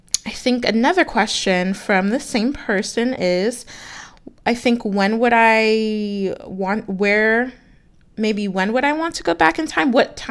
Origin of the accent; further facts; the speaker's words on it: United States; born there; my family is from Jamaica. And so I was born here in the States, in the United States, but my family's from Jamaica.